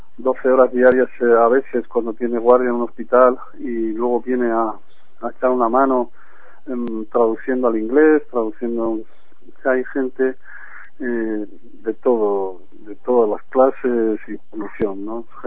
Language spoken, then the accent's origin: Spanish; Spain